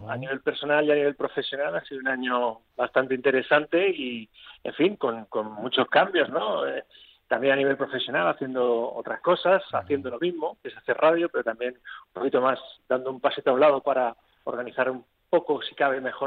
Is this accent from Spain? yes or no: yes; Valencia, Valencian Community, Spain; yo soy de Valencia. Ah. Mi familia es de Valencia.